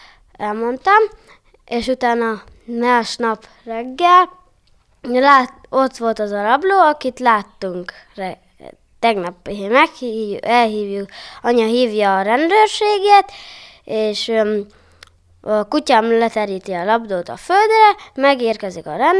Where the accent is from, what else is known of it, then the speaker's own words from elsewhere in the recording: Debrecen, Hajdú-Bihar, Hungary; Bejárós és debreceni vagyok.